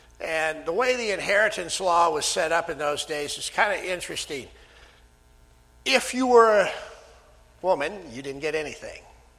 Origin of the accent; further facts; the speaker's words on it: Sioux Center, Iowa, United States; I came back from seminary to my hometown of Sioux Center one time.